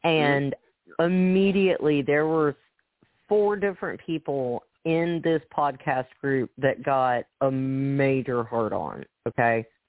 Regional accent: Arkansas, United States; now in Memphis, United States; and you know, I grew up in Arkansas. I only moved to Memphis last year

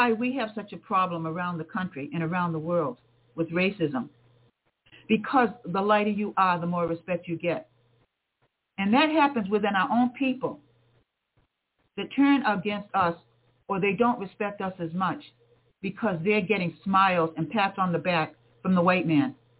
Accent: Massachusetts, United States; accent: Massachusetts; she knew I was from the States, because you can tell this Massachusetts accent.

